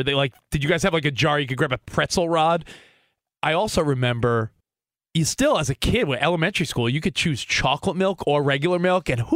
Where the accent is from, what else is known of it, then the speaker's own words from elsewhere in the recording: Long Island, New York, United States; I mean, I think I grew up on Long Island.